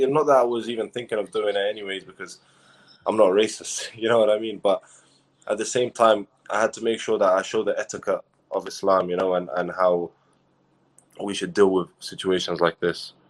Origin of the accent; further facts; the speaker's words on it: London, United Kingdom; Well, I grew up in London